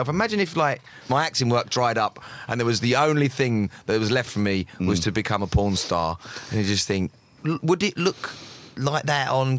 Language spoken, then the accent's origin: English; United Kingdom; being British is something that I'm really proud of. And wherever I go around the world, the main currency that I have got to trade is that I'm a Brit and I'm funny.